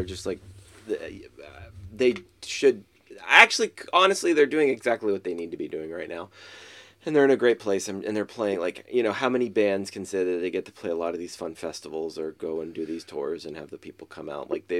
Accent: Los Angeles, California, United States; But I feel really strong ties to LA, mm-hmm. and just because I grew up there.

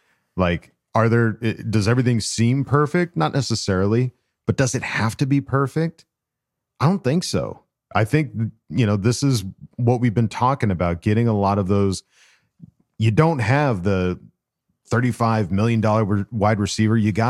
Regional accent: Omaha, Nebraska, United States; The venue is in my hometown. That's, of course, Omaha, so come on down

